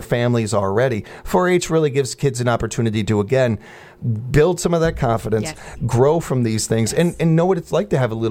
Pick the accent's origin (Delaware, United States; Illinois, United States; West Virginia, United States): Illinois, United States; Chicago; one of my best friends growing up in Chicago, because it had it pretty rough growing up myself, and things were hard.